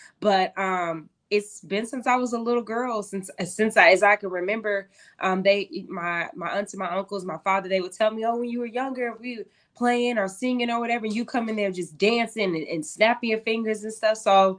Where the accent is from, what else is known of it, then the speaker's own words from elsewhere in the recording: Austin, Texas, United States; Back then, you knew if you was really from Austin, there's certain staples here that have happened, certain names